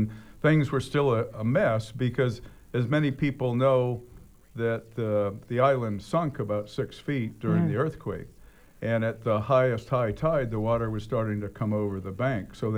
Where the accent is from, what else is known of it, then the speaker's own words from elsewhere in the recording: Jacksonville, Florida, United States; moved away as an adult; I grew up in Florida. In Jacksonville, Florida.